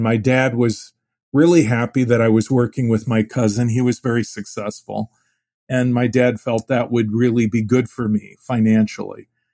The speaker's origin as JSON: {"language": "English", "town": "Phoenix", "region": "Arizona", "country": "United States", "tie": "born or raised there", "said": "And I grew up in the Jewish community was maybe about 50,000-70,000. It's way larger than that now. And of course, Phoenix is now the sixth largest city in the United States."}